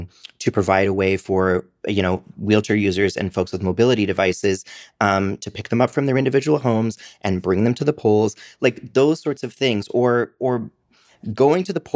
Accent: United States; now in Canada; I'm from the United States, but I live in Canada now

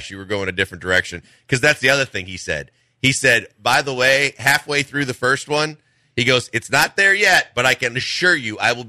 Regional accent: Milwaukee, Wisconsin, United States; I grew up in Milwaukee, but growing up.

